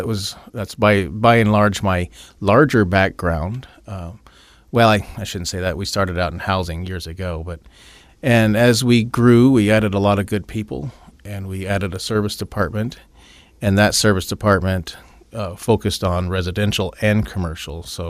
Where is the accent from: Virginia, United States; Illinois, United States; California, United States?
Illinois, United States; Elgin; now in Phoenix, United States; We're from Elgin, Illinois. So the Fox River runs through there, and that's the Fox Valley. Runs down from Wisconsin through Illinois.